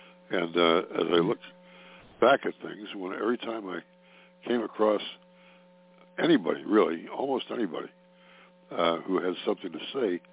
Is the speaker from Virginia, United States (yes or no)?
no; Cleveland, Ohio, United States; also born or lived in Forest Hills, New York; I was born in Forest Hills, New York. But at an early age, less than two, my dad, who was with Scripps Howard, moved out to Cleveland, Ohio. I went along with him.